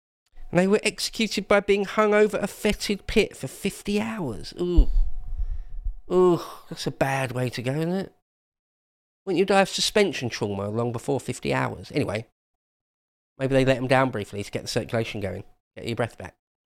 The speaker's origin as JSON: {"language": "English", "region": "South East England", "country": "United Kingdom", "tie": "born or raised there", "said": "I'm Cornish, basically. Born and raised in the southeast of England"}